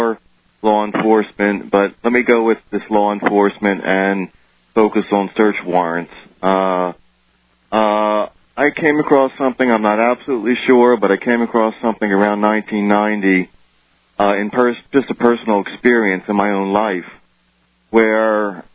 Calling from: Philadelphia, Pennsylvania, United States; Philadelphia.

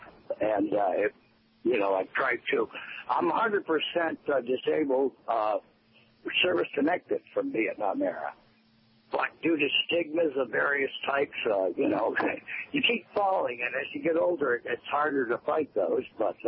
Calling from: Lexington, Kentucky, United States; I'm calling from Lexington, Kentucky

